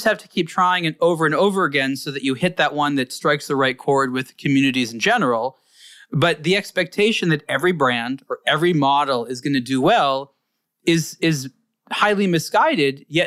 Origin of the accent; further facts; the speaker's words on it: Los Angeles, California, United States; I think that my growing up in Los Angeles especially helped me understand this intuitively